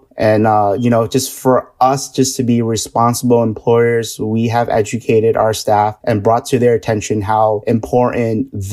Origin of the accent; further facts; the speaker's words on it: New York, United States; as a New Yorker, we were just on Caviar while we were doing normal operations.